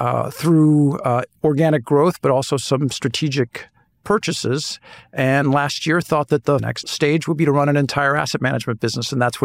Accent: United States; accent: American; first language English; French is my most comfortable language after English, or sadly American when you hear my accent.

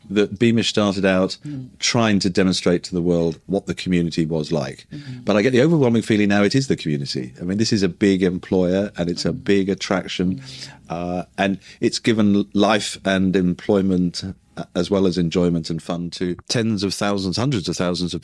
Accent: Annfield Plain, North East England, United Kingdom; Of course, as you know, I was brought up in Anfield Plain.

